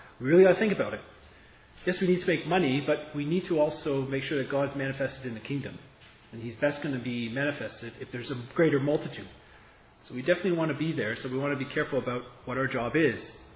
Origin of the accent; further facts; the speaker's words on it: Canada; many of us here are American. I'm Canadian.